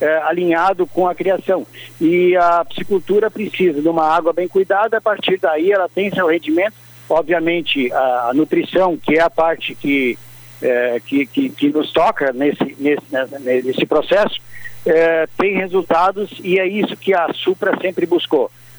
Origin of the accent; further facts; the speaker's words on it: São Lourenço do Sul, Rio Grande do Sul, Brazil; É com uma certa emoção que eu retorno à minha terra natal